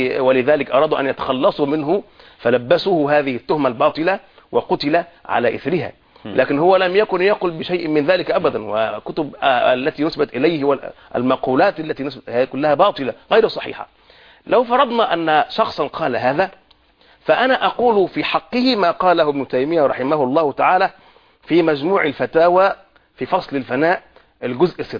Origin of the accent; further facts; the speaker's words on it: Alexandria, Alexandria Governorate, Egypt; عندنا في الإسكندرية مثلا أكبر زاوية